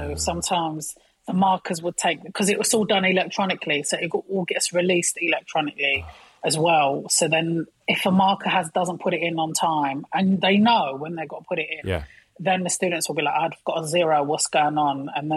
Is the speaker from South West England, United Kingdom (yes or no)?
no; Hackney, London, United Kingdom; Because I'm from Hackney, and in Hackney, we talk with our hands.